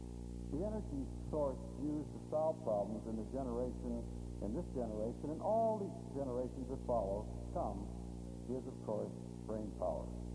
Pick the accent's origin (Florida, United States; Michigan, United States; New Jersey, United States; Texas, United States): Michigan, United States; Detroit; Now, Adlai Stevenson paid a visit to my hometown of Detroit during the 1962 election